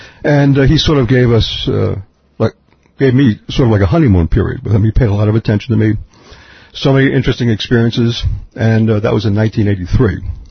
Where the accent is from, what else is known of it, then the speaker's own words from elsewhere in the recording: West Islip, New York, United States; now in India; You know, when I was growing up in West Islip on Long Island, I had no idea that my life would turn out like this.